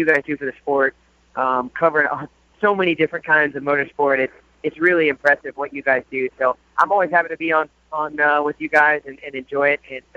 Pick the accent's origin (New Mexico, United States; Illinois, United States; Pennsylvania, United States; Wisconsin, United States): Illinois, United States; Springfield; being I grew up in Springfield, maybe 4 or 5 miles from the dirt track there.